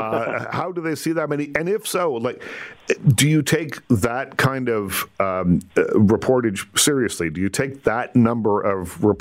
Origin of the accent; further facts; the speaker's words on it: Nova Scotia, Canada; I grew up on the East Coast, and in my town was the house that that a guy named Simeon Perkins used to live in.